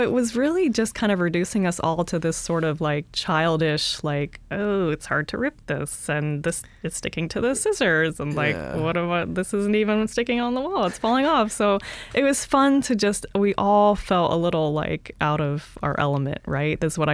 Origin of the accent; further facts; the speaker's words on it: Midwest, United States; which was new to me growing up in the Midwest.